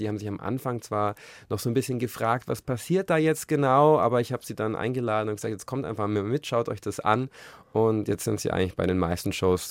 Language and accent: German; Kempten, Bavaria, Germany; auch in Kempten, wo ich herkomme